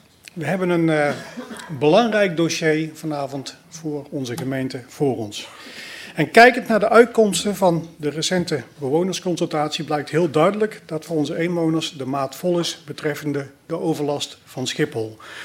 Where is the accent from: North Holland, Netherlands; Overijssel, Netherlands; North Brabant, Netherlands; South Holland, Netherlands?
North Brabant, Netherlands; accent: Brabant; Aan mijn accent hoort u waarschijnlijk dat mijn roots in Brabant liggen.